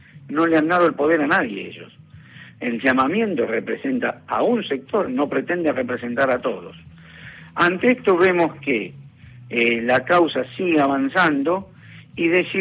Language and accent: Spanish; Argentina; Nosotros somos argentinos y judíos.